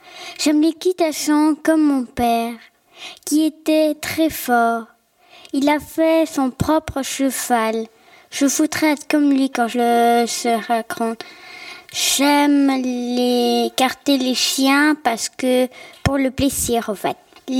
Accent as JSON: {"language": "French", "country": "Switzerland", "said": "j'ai 10 ans. Je suis suisse et je parle un peu portugais et allemand."}